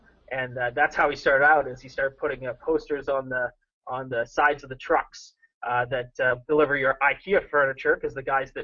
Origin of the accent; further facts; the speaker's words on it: Quebec, Canada; I'm originally from Laurentide, north of Montreal, which isn't a huge community, but it's a huge population in a large area.